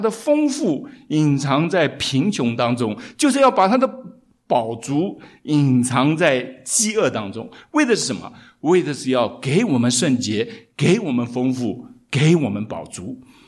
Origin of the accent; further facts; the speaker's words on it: China; 我们中国人除了姓名，我们还有字，还有号